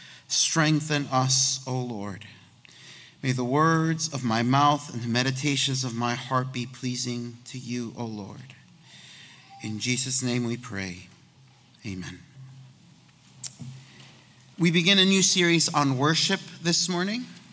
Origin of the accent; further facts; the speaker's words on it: Guatemala; now in Chicago, United States; I grew up going to church. I was born in Guatemala, and that's where we went to church. And when we moved to Chicago, that is where we went to church, to a Guatemalan immigrant population church.